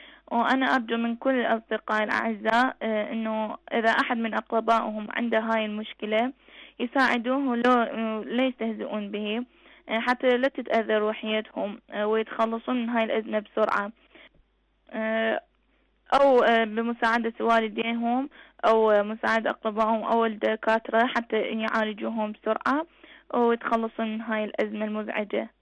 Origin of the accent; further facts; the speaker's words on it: Iraq; من العراق.